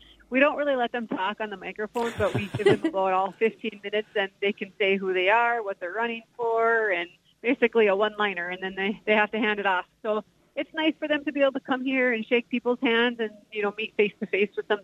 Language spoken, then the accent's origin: English; Wishick, United States; I was born and raised in Wishick, and I did move away for about 10 years, but I was still part of the Wishick band and choir that come to perform.